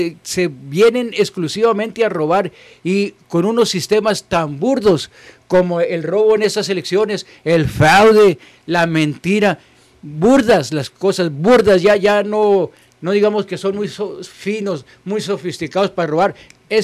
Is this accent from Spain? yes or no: no; Mexico; Nosotros necesitamos, como mexicanos, replantearnos